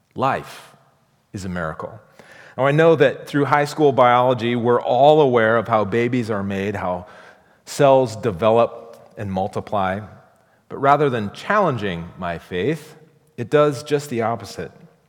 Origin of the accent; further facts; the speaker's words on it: Midwest, United States; As a kid growing up in the Midwest, raised by teetotaling Baptist parents